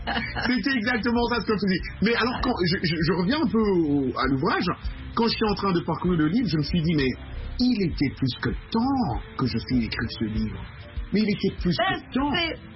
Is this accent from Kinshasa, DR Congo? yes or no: yes; Kinshasa, DR Congo; Moi, je suis originaire du Congo, j'étais à Kinshasa.